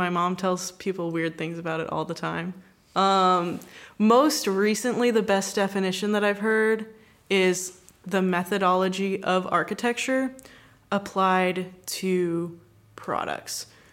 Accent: Texas, United States; now in Savannah, United States; Well, I grew up in Texas. I live in Savannah pretty much full time now.

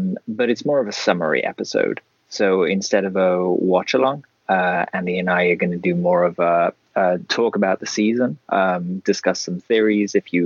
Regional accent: United Kingdom; But as a British person, I like my season shorter as well, so I don't disagree.

